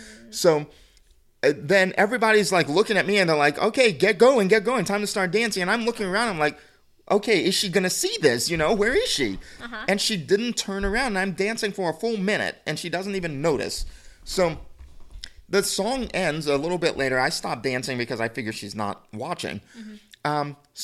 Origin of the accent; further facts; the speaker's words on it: the South, United States; I'm from the South. I don't know.